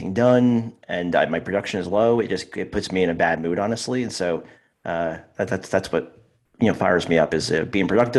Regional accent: New Jersey, United States; New Jersey. Yeah, I'm New Jersey. I've lived here all my life except for 4 years in college in Pennsylvania. But yeah, New Jersey.

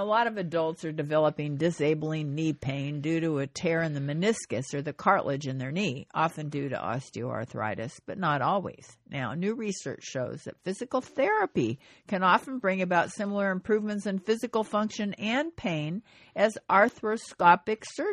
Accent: California, United States; Well, not me. I'm from California.

